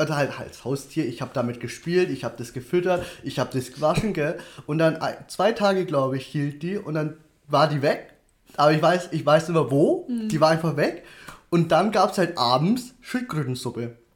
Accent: Nuremberg, Bavaria, Germany; born there; geboren wurde ich in Mittelfranken in Nürnberg tatsächlich.

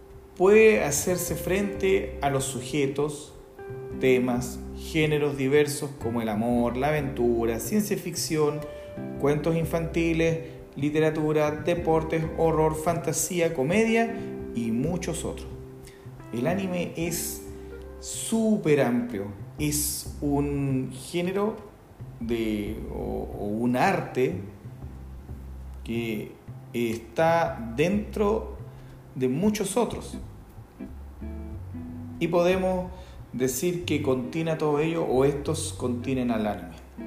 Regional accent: Chile; para los que no saben, soy chileno. Y los chilenos de repente tenemos pegada esa monetilla maldita

